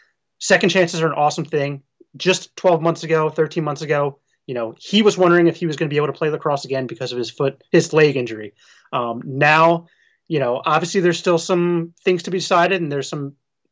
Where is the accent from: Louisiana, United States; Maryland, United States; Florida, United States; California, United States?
Maryland, United States; Baltimore; I'm from Baltimore, so I was just living in my buddy's spare room.